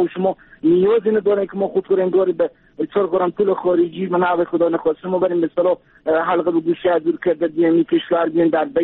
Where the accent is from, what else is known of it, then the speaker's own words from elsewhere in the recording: Afghanistan; شما هم افغانیم، اینا ما هم افغانیم، اینا هم افغانم